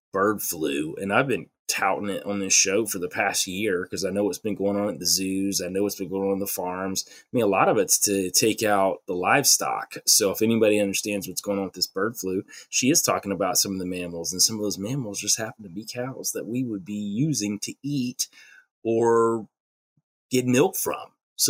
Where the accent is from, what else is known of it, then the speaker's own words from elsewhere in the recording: the South, United States; And I'm from the South. So to me, it was never a black thing or like a white thing because down South, man, everybody can cook. So like, and we were country.